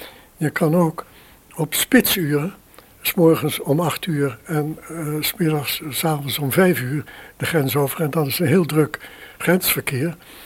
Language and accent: Dutch; Netherlands; als Nederlander heb je misschien voor een Belg of een Fransman al gauw een Duits accent.